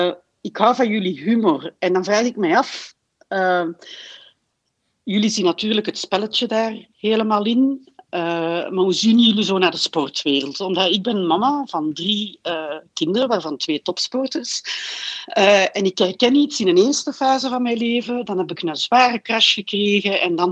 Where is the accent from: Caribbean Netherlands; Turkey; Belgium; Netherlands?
Belgium; Flanders; Uit Vlaanderen, ja. Dus ik spreek een beetje met de Franseren.